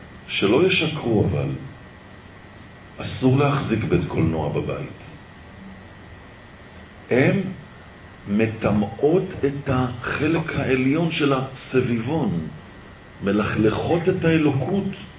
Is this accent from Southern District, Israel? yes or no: no; Petah Tikva, Central District, Israel; וגם אני יליד פתח תקווה, אני נולדתי פה להורים שלי. יש לי אח, אחות, שיהיו בריאים, הם נולדו בחוץ לארץ. אני הכי קטן במשפחה, והיחי שנולדתי פה, לאבא זקן ואמא זקנה הם היו, מאוד זקנים.